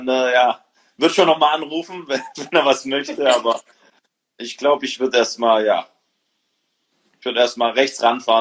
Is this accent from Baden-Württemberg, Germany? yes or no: yes; Stuttgart, Baden-Württemberg, Germany; ich komme aus Stuttgart, das ist meine Heimat, da wohnen meine Freunde.